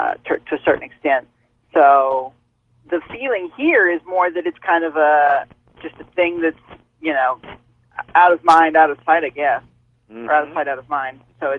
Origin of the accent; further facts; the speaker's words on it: North Carolina, United States; moved away as an adult; also born or lived in Asheville; now in Japan; I live here in Japan. I've been here for about 3 years, but I'm actually from North Carolina, and I used to go to school at Appalachian State.